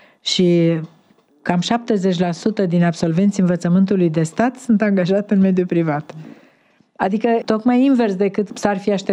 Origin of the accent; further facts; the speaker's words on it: Drobeta-Turnu Severin, Mehedinți County, Romania; Zic: de la Turnul Severin.